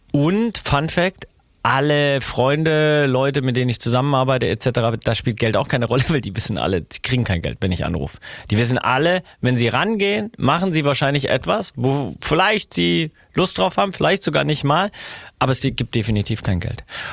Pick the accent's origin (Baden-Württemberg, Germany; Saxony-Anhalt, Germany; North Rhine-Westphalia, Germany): Baden-Württemberg, Germany; Stuttgart; Und Stuttgart wird immer sowas wie meine Heimat bleiben.